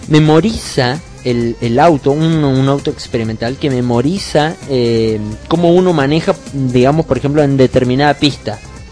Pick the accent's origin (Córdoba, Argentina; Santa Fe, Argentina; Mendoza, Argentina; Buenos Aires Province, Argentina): Córdoba, Argentina; Somos de Córdoba.